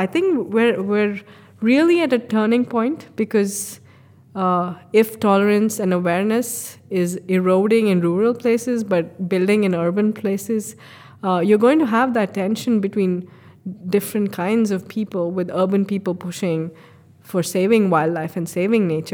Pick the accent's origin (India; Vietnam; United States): India; So as an Indian, I can't imagine aspiring to a 15% or a 30% for nature.